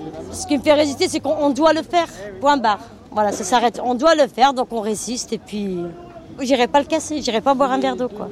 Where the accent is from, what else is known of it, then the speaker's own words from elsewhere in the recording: France; born there; je suis née en France et tout, on est vachement francisé